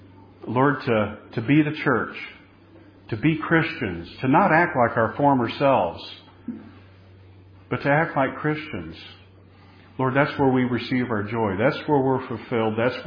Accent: DeSoto, Texas, United States; And I grew up around DeSoto.

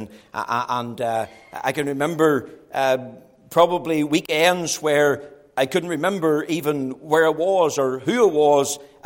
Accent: Drumadraw, Northern Ireland, United Kingdom; But you know, when I was growing up in Drumadraw, my aunt sent me along faithfully to church and Sunday school every Sunday.

